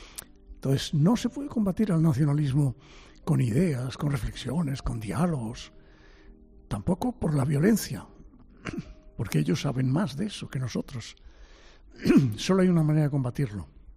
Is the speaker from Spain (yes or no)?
yes; Spain; moved away as an adult; Salí vivo, yo creo que porque me exilié ya en la época universitaria, me fui de España.